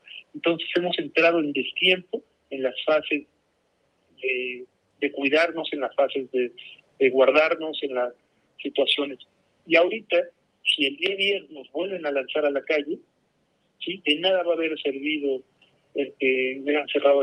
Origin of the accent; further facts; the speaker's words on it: Mexico; realmente nos vemos muy complicados como mexicanos